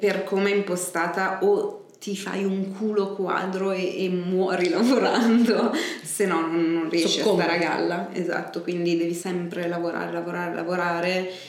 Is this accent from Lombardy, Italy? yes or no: yes; Brescia, Lombardy, Italy; also born or lived in Milan / London; now in New York, United States; Io sono di Brescia.